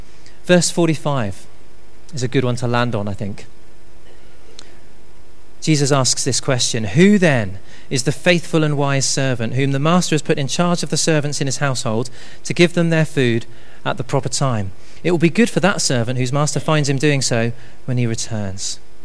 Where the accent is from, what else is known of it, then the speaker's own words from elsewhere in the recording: Bournemouth, South West England, United Kingdom; I grew up in Bournemouth, so I'm kind of going back home, I guess, when we moved there.